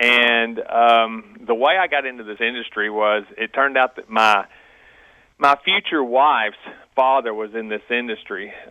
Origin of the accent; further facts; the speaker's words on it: Alabama, United States; I'm from Alabama. Yeah, unfortunately.